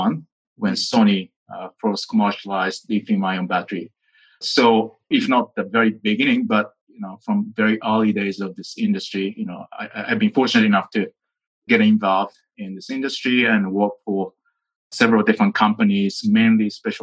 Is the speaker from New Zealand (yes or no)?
no; Japan; English is a second language; now in United States; I grew up in Japan, but I lived in the U.S. many years. So I'm going back and forth. I am in the U.S. now. I plan to stay here.